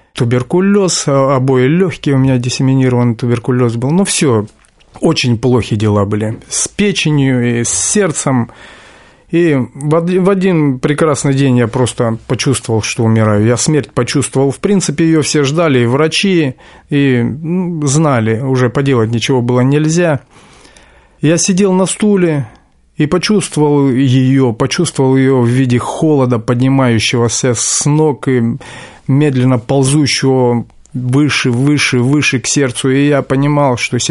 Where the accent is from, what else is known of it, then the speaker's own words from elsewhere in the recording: Khakassia, Russia; Сам я из Сибири, есть такой район, республика Хакасия. И вот в Черногорском детдоме-интернате я воспитывался, вырос.